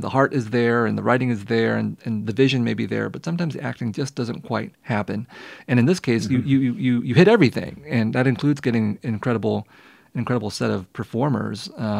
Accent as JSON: {"language": "English", "town": "San Jose", "region": "California", "country": "United States", "tie": "born or raised there", "said": "I grew up in San Jose. My parents were refugee shopkeepers. They opened perhaps the second Vietnamese grocery store in San Jose."}